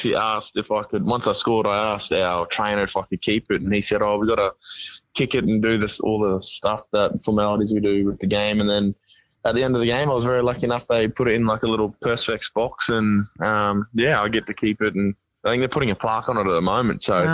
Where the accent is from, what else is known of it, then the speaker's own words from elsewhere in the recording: Townsville, Queensland, Australia; growing up out in Dirigan in Townsville here, everyone always has dreams and aspirations.